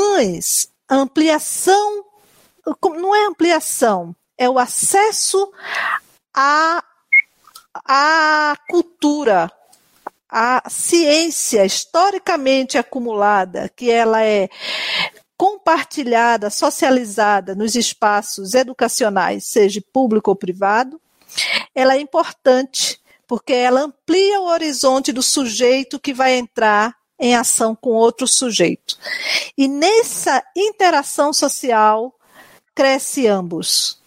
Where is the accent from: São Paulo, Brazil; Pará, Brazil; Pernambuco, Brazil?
Pernambuco, Brazil; Recife; eu sou de Recife, estou vendo os conterrâneos aqui